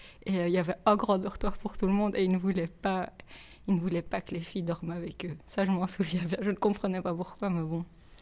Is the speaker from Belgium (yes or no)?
yes; Liège, Wallonia, Belgium; Bah écoute, je suis liégeoise.